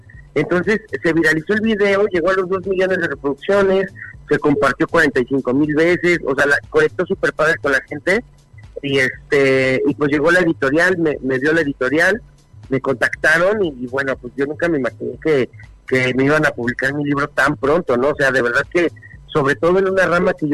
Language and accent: Spanish; Tijuana, Baja California, Mexico; now in Mexico City, Mexico; En el 2010 nos vinimos a vivir a la Ciudad de México, porque nosotros somos de Tijuana.